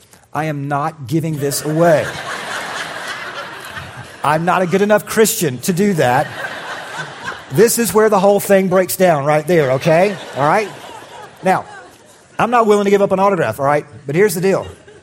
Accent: Atlanta, Georgia, United States; I grew up in Atlanta, as you know, and I was a huge sports fan growing up.

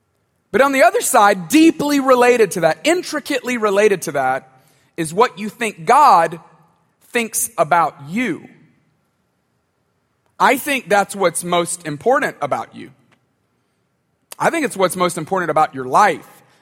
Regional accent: Tuscaloosa, Alabama, United States; I grew up in Tuscaloosa.

